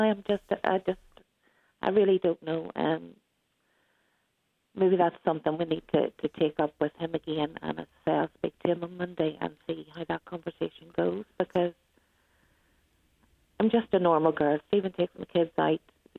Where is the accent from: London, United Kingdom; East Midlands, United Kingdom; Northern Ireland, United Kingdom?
Northern Ireland, United Kingdom; Belfast; You know, I don't live in Belfast, but I've been travelling to Belfast. I'm from Belfast.